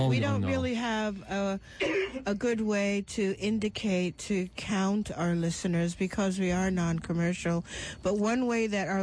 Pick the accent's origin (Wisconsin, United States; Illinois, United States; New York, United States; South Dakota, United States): New York, United States; Bronx; Yeah, I grew up in the Bronx.